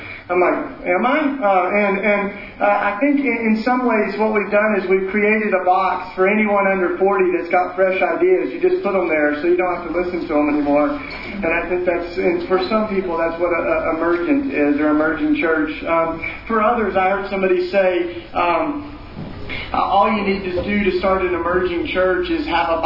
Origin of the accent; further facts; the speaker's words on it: Tennessee, United States; I'm from East Tennessee. That's why I talk funny. And I went to college in Philly.